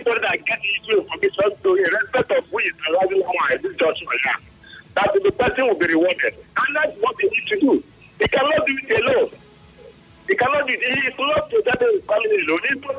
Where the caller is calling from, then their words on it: Emohua, Rivers, Nigeria; I'm speaking from Emoha.